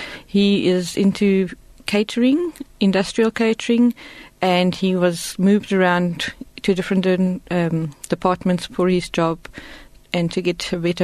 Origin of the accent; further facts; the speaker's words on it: Germiston, Gauteng, South Africa; I grew up in the Transvaal, in what is now Gauteng, in Germiston area. And I've lived there for 22 years with my parents.